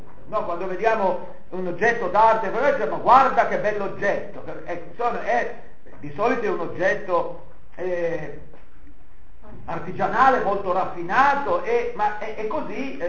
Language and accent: Italian; Liguria, Italy; io da ligure lo capisco benissimo